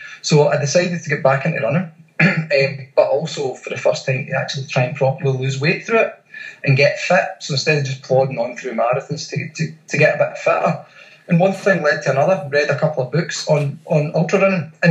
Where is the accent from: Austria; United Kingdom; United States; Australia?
United Kingdom; Scotland; accent: Scottish; so obviously I'm Scottish, you can tell that by the accent